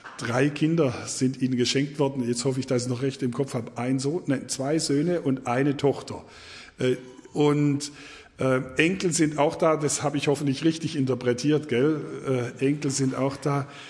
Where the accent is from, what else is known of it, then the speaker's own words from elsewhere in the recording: Baden-Württemberg, Germany; gell, wir sind Schwabe